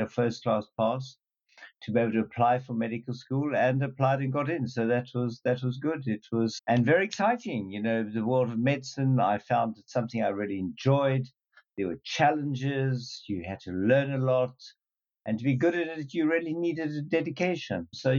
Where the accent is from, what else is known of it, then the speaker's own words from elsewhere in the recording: South Africa; Yes, very much born and bred family from 2-3 generations there. It was difficult times in South Africa.